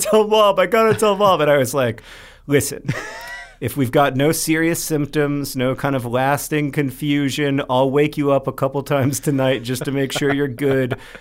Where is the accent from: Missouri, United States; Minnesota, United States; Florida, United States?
Florida, United States; Orlando; Hank and I grew up in Orlando